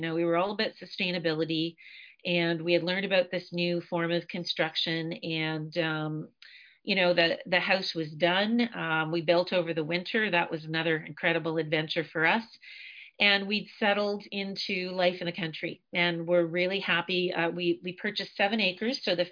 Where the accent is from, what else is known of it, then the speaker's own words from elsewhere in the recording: Belleville, Ontario, Canada; So I was originally from the Belleville area, grew up in the country, was a 4-H kid, not on a farm.